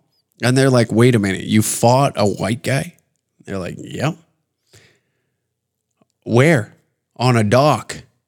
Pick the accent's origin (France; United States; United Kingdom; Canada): Canada; But as a Canadian, taking the outside perspective, looking, just zooming in and being like, well, as times have changed, haven't they?